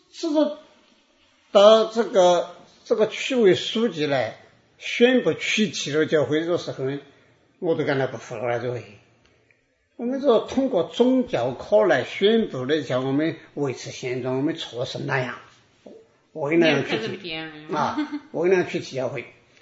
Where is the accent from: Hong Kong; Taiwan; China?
Taiwan; Hsinchu; 不像我们新竹人像，互相都是热情哈。